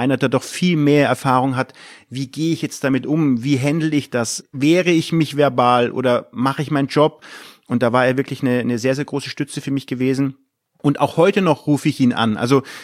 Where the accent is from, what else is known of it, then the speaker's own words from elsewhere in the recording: Munich, Bavaria, Germany; Ich bin in München groß geworden.